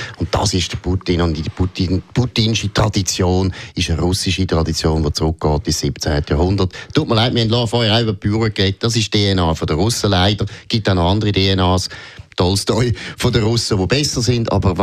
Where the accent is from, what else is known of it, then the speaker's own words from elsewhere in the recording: Switzerland; born there; wir sind Gott sei Dank in der Schweiz geboren und leben